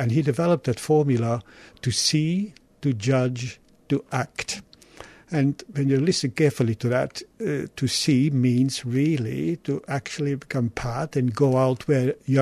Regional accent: Belgium; Myself, I'm from Belgium, obviously, and Belgium at that stage, certainly wall-to-wall Catholicism and floor-to-ceiling, I would add. But very importantly, that was the time of John the 23rd when I grew up

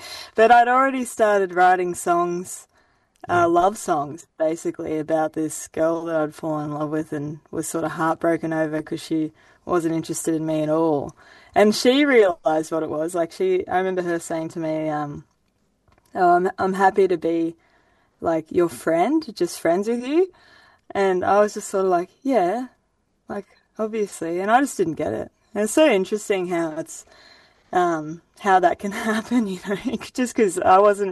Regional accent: Grafton, New South Wales, Australia; I grew up in Grafton. It's like a small town, about 25,000 to 30,000 people, northern New South Wales.

